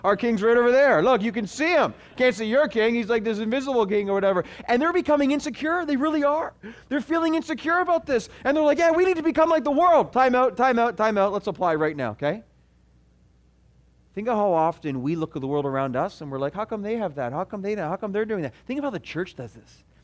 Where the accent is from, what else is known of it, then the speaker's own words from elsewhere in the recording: Canada; I am not here all the way from Canada to go through the motions, okay? I'm not here from Canada